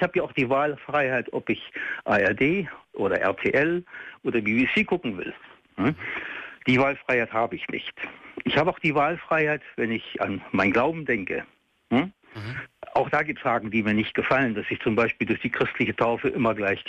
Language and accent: German; Fallersleben, Lower Saxony, Germany; Ich bin aus Fallersleben, der Stadt des deutschen Dichters, ne? Und des Hymnenschreibers.